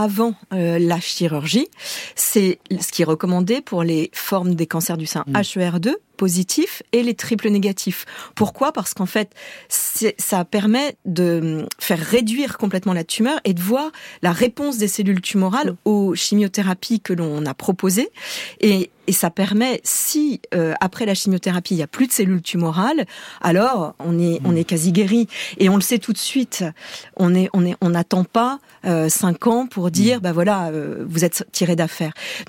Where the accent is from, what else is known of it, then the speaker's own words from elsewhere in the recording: France; Voilà, on est français, on adore le bon vin.